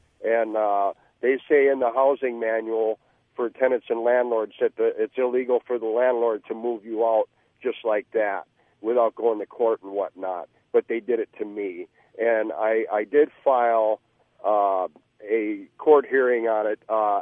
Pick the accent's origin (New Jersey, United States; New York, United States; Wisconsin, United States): Wisconsin, United States; Superior; now in Eau Claire, United States; Yeah, I'm from Superior area, but I'm down near Eau Claire right now.